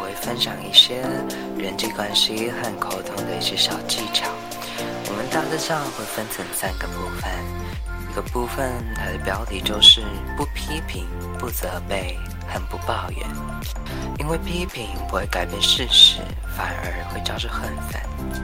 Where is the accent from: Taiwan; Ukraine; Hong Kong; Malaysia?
Hong Kong; accent: Hong Kong; Chinese is a second language; 相信大家听到这边都没有太发觉到我是一个香港人，因为我的香港腔没有到很重。